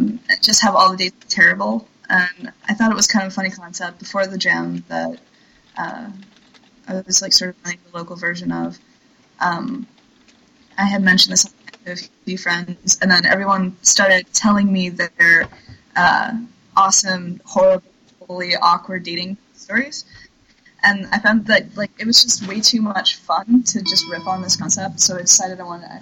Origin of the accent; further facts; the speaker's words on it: New York, United States; whereas, like, I'm originally from New York. If not for technology, we would never have met.